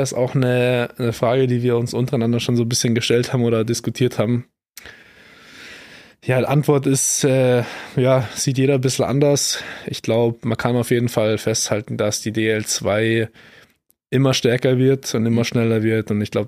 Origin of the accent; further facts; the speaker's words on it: Garmisch-Partenkirchen, Bavaria, Germany; ich bin ja aus Garmisch